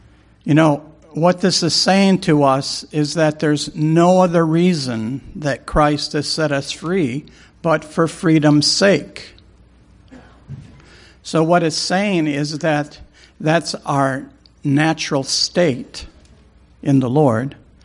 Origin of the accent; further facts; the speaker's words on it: United States; And for us, primarily, we grew up in the United States